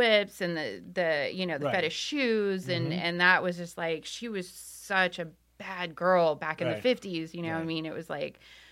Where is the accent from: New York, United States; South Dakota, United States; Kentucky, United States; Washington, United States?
Washington, United States; also born or lived in Florida / California; I grew up in Washington, half in Washington, half in Florida.